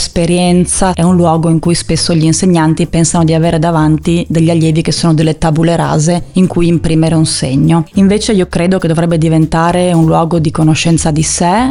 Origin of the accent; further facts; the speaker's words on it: Friuli-Venezia Giulia, Italy; Da buona friulana, parto da una base di timidezza